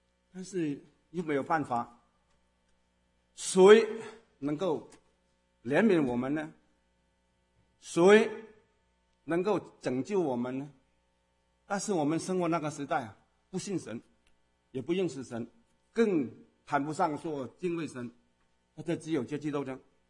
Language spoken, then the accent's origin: Chinese; Zhongshan, Guangdong, China; born there; 我的是1950年出生在中国的广东中山县。